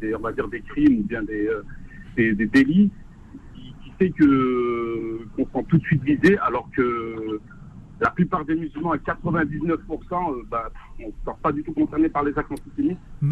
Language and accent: French; France; Je pense qu'elle est flagrante en tant que Français